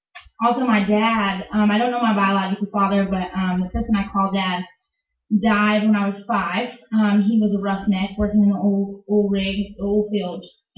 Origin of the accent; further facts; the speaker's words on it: Georgia, United States; also born or lived in Conroe, Texas; So I was born there, and I stayed there for 3 months, and we moved back to Georgia.